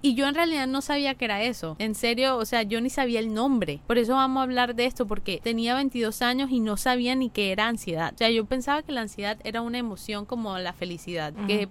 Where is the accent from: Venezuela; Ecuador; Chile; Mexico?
Venezuela; Viste, estoy hablando como venezolana.